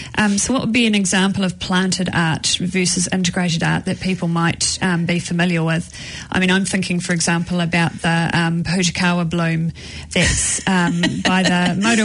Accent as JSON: {"language": "English", "town": "Kaipātiki", "region": "Auckland", "country": "New Zealand", "tie": "born or raised there", "said": "I grew up in Kaipātiki and my mum still lives there."}